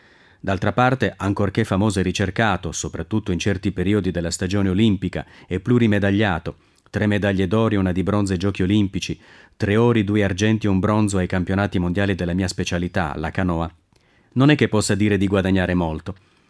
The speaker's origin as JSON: {"language": "Italian", "town": "Lecco", "region": "Lombardy", "country": "Italy", "tie": "born there", "said": "Ho cominciato la mia attività sportiva con il nuoto, a Lecco, mia città natale."}